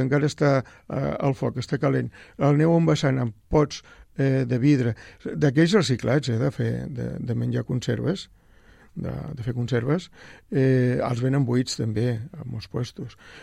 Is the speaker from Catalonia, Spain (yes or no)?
yes; Catalonia, Spain; Oi, però som catalans, no les llancis